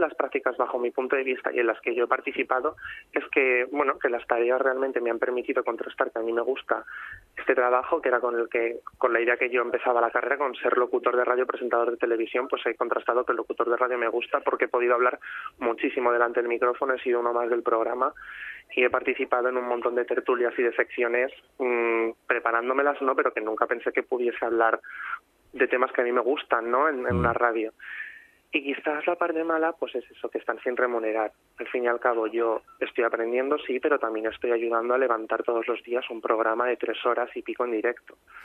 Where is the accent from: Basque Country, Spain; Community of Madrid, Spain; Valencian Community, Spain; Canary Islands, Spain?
Community of Madrid, Spain; Madrid; me convertiré en vez de madrileño por la península, madrileño por el mundo